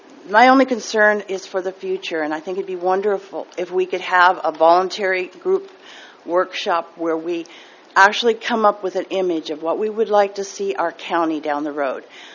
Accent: Creston, United States; I'm from Creston.

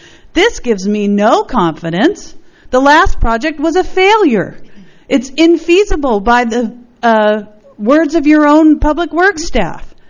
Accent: Los Osos, California, United States; from Los Osos.

